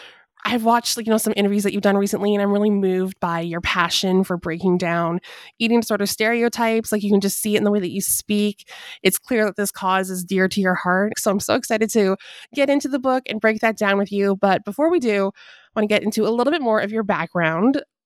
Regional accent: Canada; moved away as an adult; now in North Carolina, United States; I told you I live in North Carolina, but I'm from Canada. I moved here a few years ago.

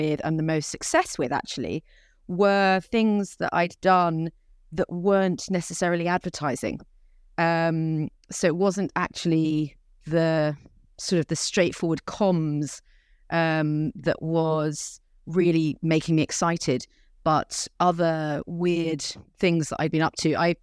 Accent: Hastings, South East England, United Kingdom; who had moved to my hometown of Hastings and had painted the seafront with these lovely, great, big, beautiful letters on the shop shutters down there.

